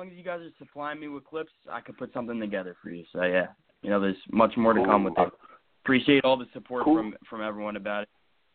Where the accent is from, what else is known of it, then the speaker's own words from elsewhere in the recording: New Jersey, United States; So I'm from Jersey, near the shore. I'm 17